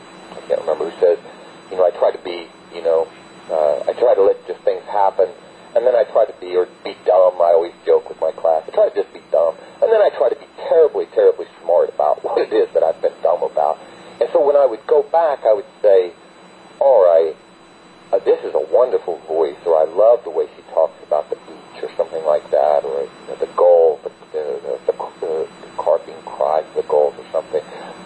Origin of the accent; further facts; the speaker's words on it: the South, United States; And I was telling them, since I am from the South